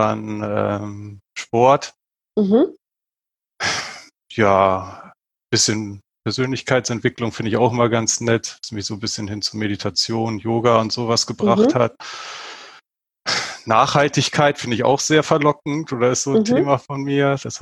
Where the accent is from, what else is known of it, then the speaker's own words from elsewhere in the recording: Lower Saxony, Germany; born there; now in Buchholz in der Nordheide, Germany; Ich bin 36 und aktuell wohne ich in Buchholz in der Nordheide. Und gebürtig eher unteres südöstliches Niedersachsen, in einem kleinen Örtchen.